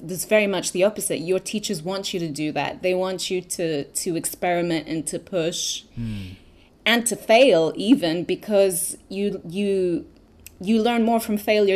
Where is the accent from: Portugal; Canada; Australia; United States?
Portugal; Lisbon; So I'm originally from Lisbon, Portugal.